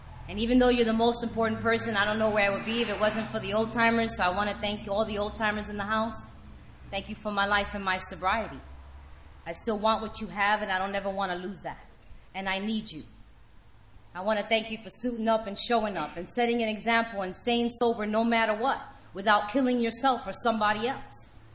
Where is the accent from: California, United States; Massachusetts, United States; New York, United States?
New York, United States; You probably gathered so far that I'm a New Yorker. Please do not tell me I sound like Rosie Perez.